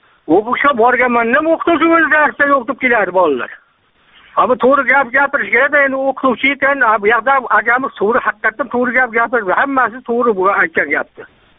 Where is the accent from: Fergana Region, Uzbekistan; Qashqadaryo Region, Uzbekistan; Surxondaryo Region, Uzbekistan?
Qashqadaryo Region, Uzbekistan; Yakkabog'; Men Qashqadaryo Yakkabog'danman.